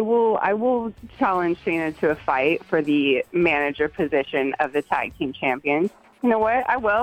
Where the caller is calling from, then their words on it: Miami, Florida, United States; I'm calling from Miami.